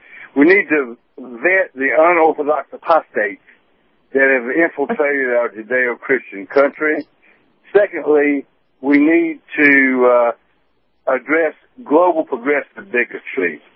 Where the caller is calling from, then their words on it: Atlanta, Georgia, United States; from Atlanta.